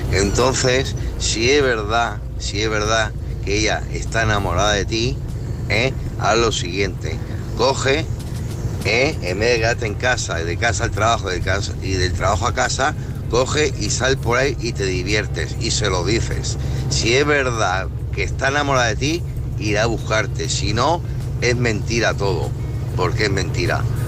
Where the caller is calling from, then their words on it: Murcia, Region of Murcia, Spain; de Murcia, camionero, estoy en ruta, estoy en San Sebastián.